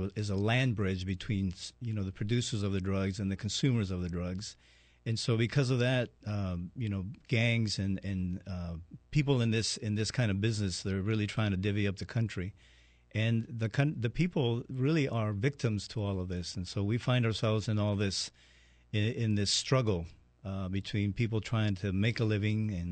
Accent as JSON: {"language": "English", "country": "Canada", "said": "Even though I'm a Canadian and studied in the U.S. undergraduate, I actually went through the medical program and training in Honduras, Central America."}